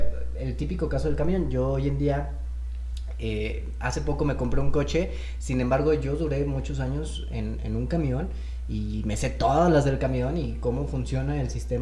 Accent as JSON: {"language": "Spanish", "country": "Mexico", "said": "como mexicanos sí nos tenemos una programación un poquito orientada a no crecer"}